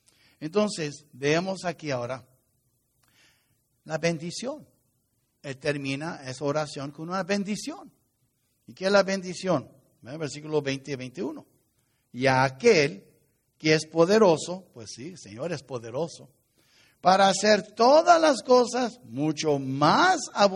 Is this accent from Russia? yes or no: no; New York, United States; Yo crecí en Nueva York, ¿verdad? Yo me acuerdo, una vez cuando era niño, tenía 9 años.